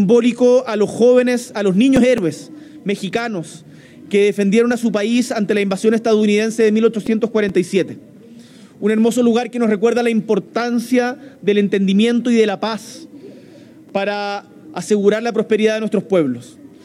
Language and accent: Spanish; Chile; Y eso es muy importante, porque acá, cuando salimos de Chile, somos un solo país.